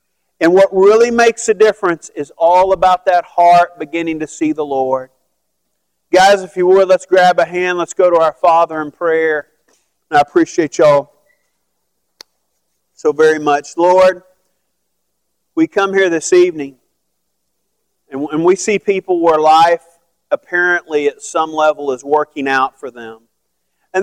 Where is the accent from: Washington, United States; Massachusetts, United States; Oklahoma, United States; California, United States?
Oklahoma, United States; I go, I'm from Oklahoma. Okay, already insane right there, okay?